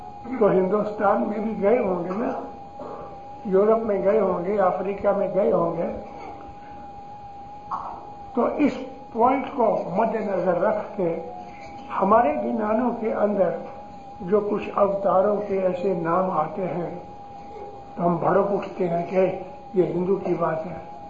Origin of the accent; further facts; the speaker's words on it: Amritsar, Punjab, India; born there; آج میری خود 86 برس کی عمر ہو گئی, میں امرتسر پیدا ہوا ہوں, میں پنجاب ساری گھوما ہوں, پنجاب کو جانتا بھی ہوں.